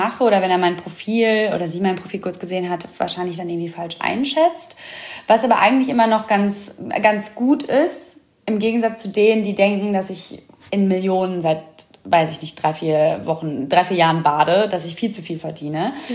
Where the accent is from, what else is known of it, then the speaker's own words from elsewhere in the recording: Oberhausen, North Rhine-Westphalia, Germany; In NRW, in Gelsenkirchen habe ich das damals gemacht. Ich komme aus dem Ruhrgebiet, eigentlich aus Oberhausen